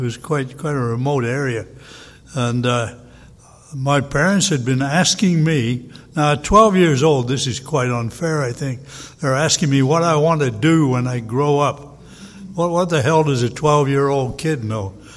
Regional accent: England, United Kingdom; born there; I was born in England, and I had an aunt who had married an American Army officer

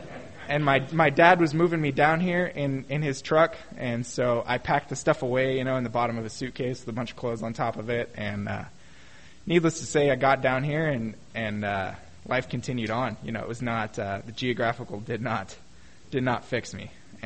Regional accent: Redding, California, United States; I grew up in Redding in Northern California

